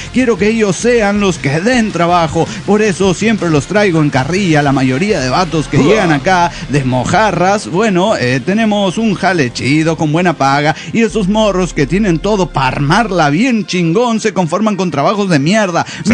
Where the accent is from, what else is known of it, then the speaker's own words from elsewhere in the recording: San Luis, Argentina; de las Sierras de San Luis.